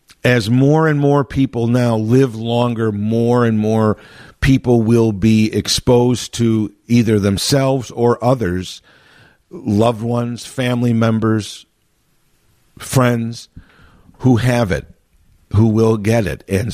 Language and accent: English; Chicago, Illinois, United States; And I have lived in the Chicago area my entire life, born and raised in Chicago proper. While I don't live in Chicago, I'm literally right across the street from Chicago. So, I mean, I still consider myself a Chicagoan.